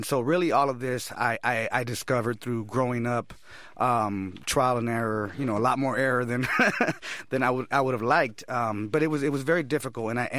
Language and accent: English; Oxnard, California, United States; Oxnard, California, okay. In a community called La Colonia. It's a barrio.